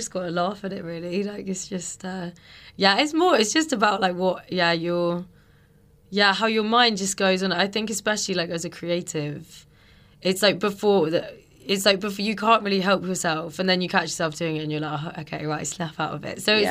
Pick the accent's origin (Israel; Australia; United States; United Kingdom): United Kingdom; South West England; I'm from the countryside, so I'm from Wiltshire.